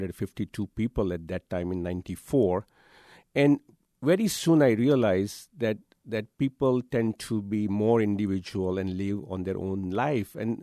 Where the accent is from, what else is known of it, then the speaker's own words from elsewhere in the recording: Mumbai, Maharashtra, India; moved away as an adult; now in United States; growing up in Bombay and in India and coming from Asian culture, where family unity, family structure, and the reverence for elderly is very important.